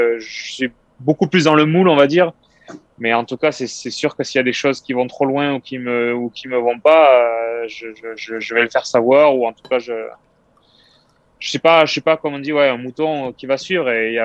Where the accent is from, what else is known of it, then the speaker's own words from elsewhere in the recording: Albi, Occitanie, France; born there; Je suis né à Albi, j'ai vécu. Le début de ma carrière dans la région nantaise, puis en Vendée